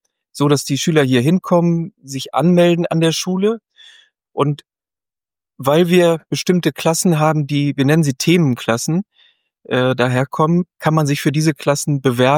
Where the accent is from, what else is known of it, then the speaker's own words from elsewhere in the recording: Lower Saxony, Germany; moved away as an adult; also born or lived in Mexico; now in Hamburg, Germany; vor 20 Jahren bin ich aus Niedersachsen nach Hamburg gekommen, um als Lehrer anzufangen.